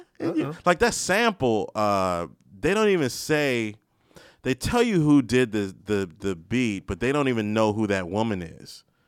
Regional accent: Maryland, United States; Sorry, I'm from Maryland, guys.

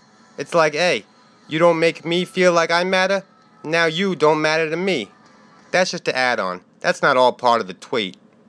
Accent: New York, United States; And as a New Yorker and a Yankee fan and a Jets fan and a Knicks fan, it is my duty not only to please that booty, but also to hate everything and everyone from Boston

